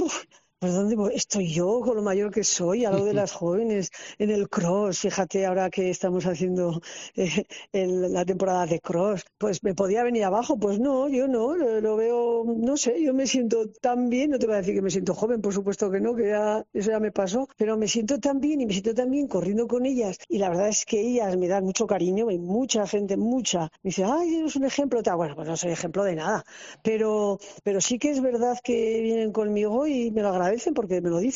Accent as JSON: {"language": "Spanish", "town": "Cenicero", "region": "La Rioja", "country": "Spain", "tie": "born or raised there", "lives_now": "Logroño, Spain", "said": "yo nací en Cenicero, crecí en Cenicero"}